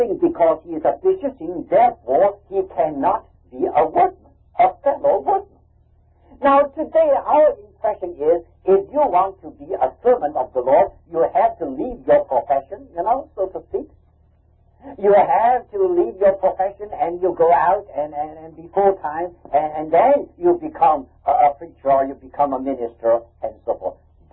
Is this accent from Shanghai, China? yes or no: yes; Shanghai, China; In China, in Shanghai. You know, I was brought up in Shanghai. I mean, that's my native city.